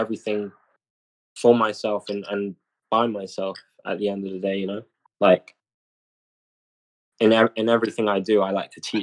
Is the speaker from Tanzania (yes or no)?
no; London, United Kingdom; now in United States; So I was born in Hammersmith. I kind of grew up between Harrow and Croydon, kind of. And then I've moved around a lot. So, but it's London. London is like, yeah, my origins, I guess.